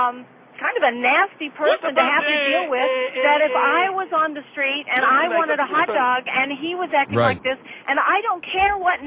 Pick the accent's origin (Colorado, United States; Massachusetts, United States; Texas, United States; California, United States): Texas, United States; Spring; I'm from Spring.